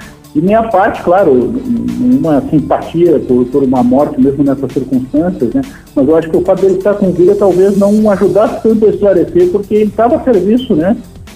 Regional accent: Pelotas, Rio Grande do Sul, Brazil; accent: Pelotas; além do meu sotaque lá de Pelotas

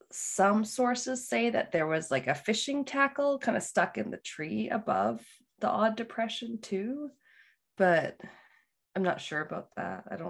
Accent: New Brunswick, Canada; also born or lived in Halifax; I was born in Halifax, Nova Scotia. We moved when I was pretty little, like 3 or 4, something like that, just back to New Brunswick where my mom grew up. And so then that's where I grew up.

